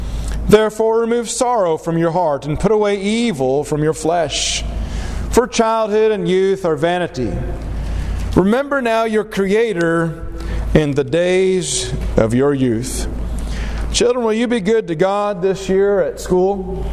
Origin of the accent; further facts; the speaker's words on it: Derby, Kansas, United States; I grew up in Derby, Kansas, a nice little neighborhood, community.